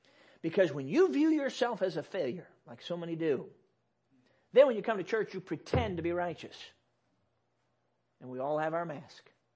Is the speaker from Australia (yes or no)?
no; Chicago, Illinois, United States; now in Michigan, United States; And I grew up in Chicago, and so this is different for me.